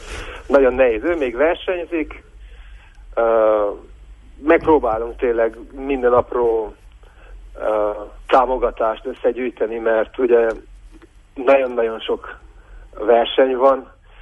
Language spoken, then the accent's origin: Hungarian; Romania; magyarként itt Romániában még mindig a mai napokban is, 2018-ban is ez rettentő nagy hátrány